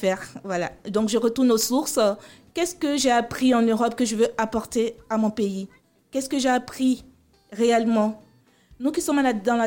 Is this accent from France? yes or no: no; Côte d’Ivoire; je suis ivoirienne, je connais mieux ici la situation.